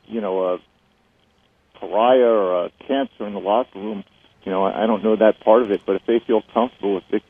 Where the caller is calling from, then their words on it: Connecticut, United States; from Connecticut.